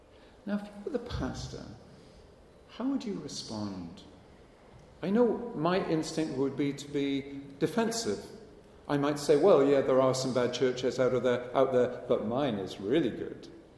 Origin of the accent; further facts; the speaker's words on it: United Kingdom; I grew up in Britain, as you heard last night, and in British schools, when I was a kid about 100 years ago